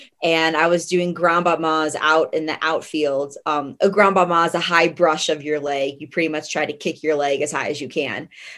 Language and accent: English; Illinois, United States; I grew up in Illinois, so not a lot of scenery, not a whole lot to look at, in my opinion.